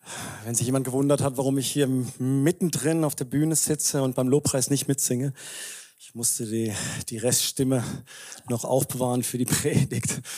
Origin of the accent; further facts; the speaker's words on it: Baden-Württemberg, Germany; in dem Ort, wo ich groß geworden bin, das ist so im süddeutschen Raum, so 30 Kilometer südlich von Freiburg.